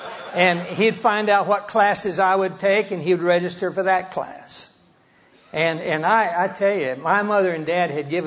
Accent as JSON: {"language": "English", "town": "Hollis", "region": "Oklahoma", "country": "United States", "tie": "born or raised there", "said": "I grew up in Hollis, Oklahoma, up here."}